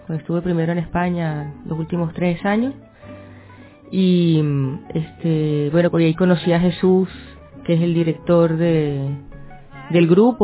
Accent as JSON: {"language": "Spanish", "country": "Venezuela", "tie": "born or raised there", "also_born_or_lived": "Caracas", "moved": "as an adult", "lives_now": "Argentina", "said": "Bueno, soy de Venezuela, del oriente del país, de la playa, del norte. Y bueno, toda mi vida viví allí hasta, yo qué sé, 20 años, y luego me fui a Caracas a estudiar."}